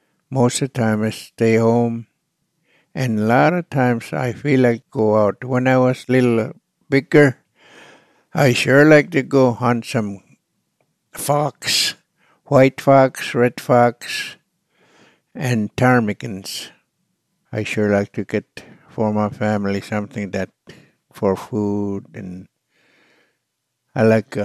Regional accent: Alaska, United States; I come from originally from Nunavik Island, the place Macquarieck. Nunavik Island is big as a 75-mile wide, long, and 55 wide.

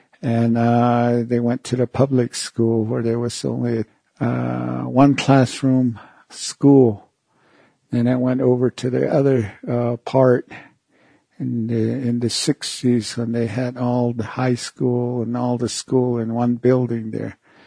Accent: Tuba City, Arizona, United States; I was born and raised in Tuba City, Arizona. I'm a Navajo Indian.

